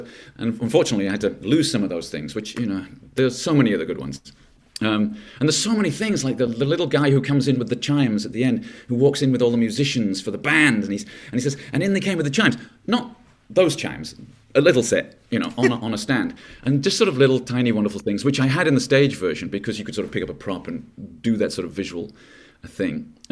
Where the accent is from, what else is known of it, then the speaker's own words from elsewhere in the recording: England, United Kingdom; also born or lived in Coventry; I come from the north of England. I grew up in the north of England, even though I was born in Coventry, but I grew up in the north of England.